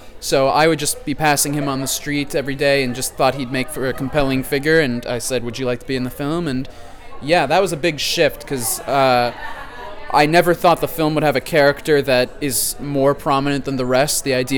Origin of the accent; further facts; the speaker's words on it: New York, United States; As a New Yorker, you know, I've got a New York film.